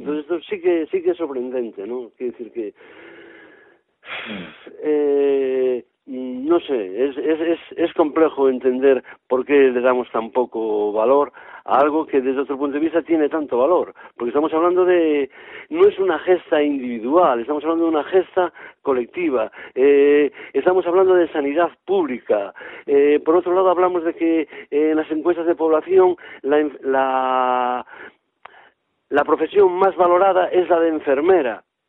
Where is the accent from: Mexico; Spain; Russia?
Spain; Galicia; yo, con perdón, como soy gallego no lo puedo evitar.